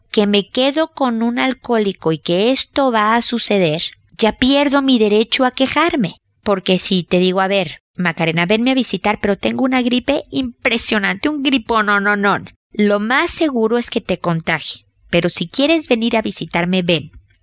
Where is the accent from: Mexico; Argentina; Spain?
Mexico; como decimos en mi tierra, México